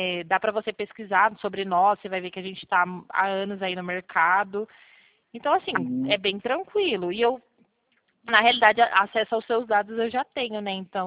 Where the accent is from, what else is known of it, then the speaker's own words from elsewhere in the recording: Pirassununga, São Paulo, Brazil; eu sou de Pirassununga.